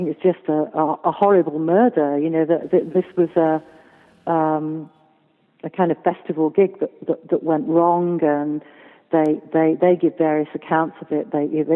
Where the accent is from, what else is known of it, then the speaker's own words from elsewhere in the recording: Wales, United Kingdom; Yeah, I'm afraid, you know, as a Welsh woman, my geography of the American West Coast not terribly wonderful.